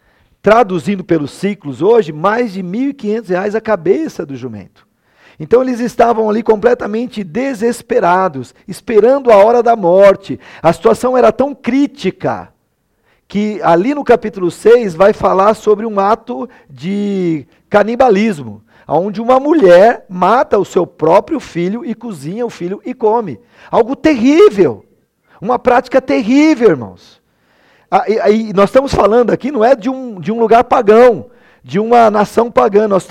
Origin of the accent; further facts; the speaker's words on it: Brazil; apesar da selvageria do nosso país, violento, especialmente nas grandes capitais, nós não sabemos, como brasileiros, o que é o contexto de guerra, irmãos.